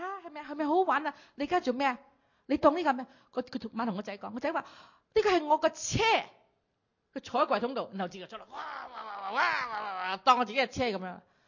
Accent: Canada; 嗱，你睇下外國人啦，即係我哋加拿大人啦

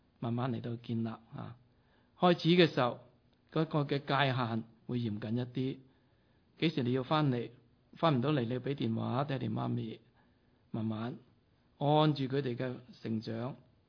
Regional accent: China; 特别我们中国人父母有时太含蓄，我们不敢太表达我们对他们的爱

